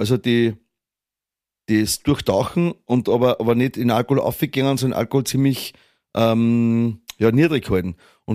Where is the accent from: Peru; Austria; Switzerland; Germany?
Austria; bei uns in Österreich